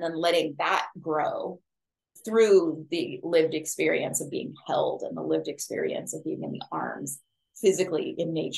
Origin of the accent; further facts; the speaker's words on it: Pacific Northwest, United States; also born or lived in Hawaii / Colorado; because I grew up on the Pacific Northwest and then I lived my adult life in Hawaii.